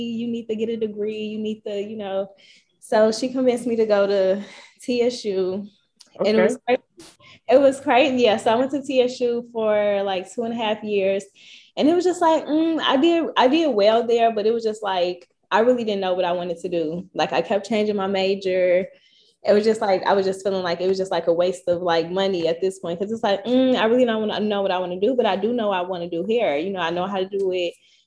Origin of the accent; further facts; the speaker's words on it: Chicago, Illinois, United States; now in Tennessee, United States; I'm a hairstylist and also sell merchandise. And I'm from Chicago.